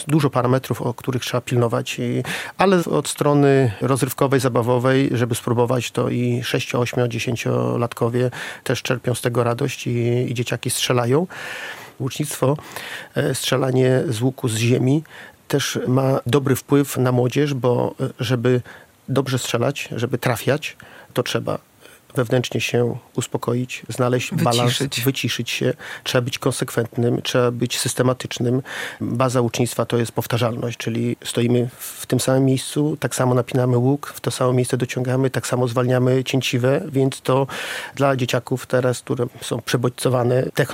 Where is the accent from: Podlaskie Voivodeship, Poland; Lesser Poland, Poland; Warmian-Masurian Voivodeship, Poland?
Podlaskie Voivodeship, Poland; ale też jesteśmy stąd, pochodzimy z Podlasia.